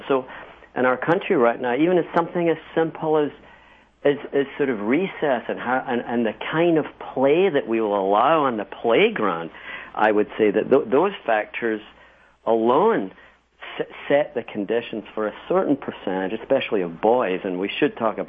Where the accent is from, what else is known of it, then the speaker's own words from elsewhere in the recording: Scotland, United Kingdom; I was born and raised in Scotland and came through the Scottish education system, which, you know, is far more, at least back in the 60s when I was a kid, far more rigid